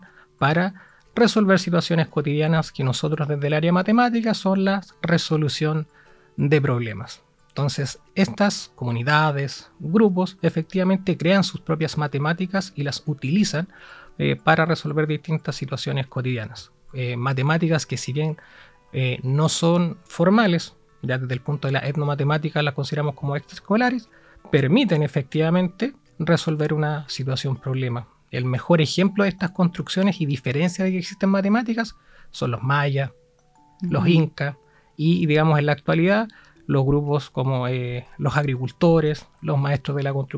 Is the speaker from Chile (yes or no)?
yes; Coelemu, Ñuble, Chile; now in Chillán, Chile; si bien yo ya llevo tiempo en Chillán, yo provengo de la zona de Coelemu, que es una localidad que está a una hora de Chillán.